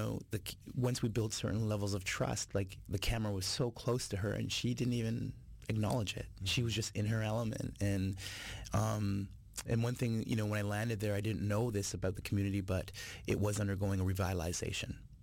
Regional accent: Toronto, Ontario, Canada; I'm a citizen of this country. I'm born and raised in Toronto, and I make films

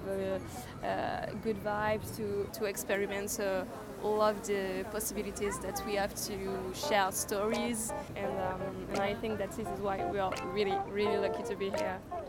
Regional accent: Paris, Île-de-France, France; English is a second language; I'm coming from Paris. I'm here for work.

